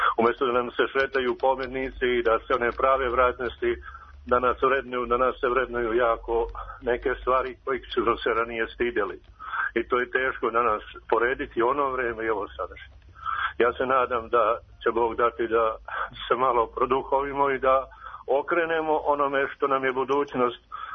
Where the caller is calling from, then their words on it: Serbia; Pa zovem iz ove naše Srbije